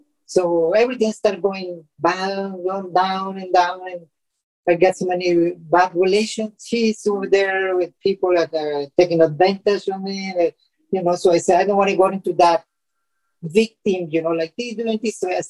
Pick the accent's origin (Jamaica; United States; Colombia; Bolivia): Colombia; I'm originally from Colombia, so I was planning to go to Colombia.